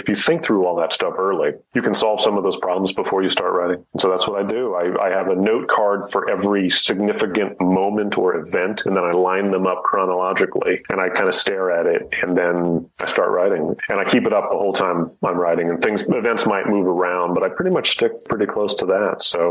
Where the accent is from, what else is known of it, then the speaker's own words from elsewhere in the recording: Midwest, United States; now in Baltimore, United States; because I'm not from Baltimore. I mean, I've lived here since 2006, but I grew up in the Midwest.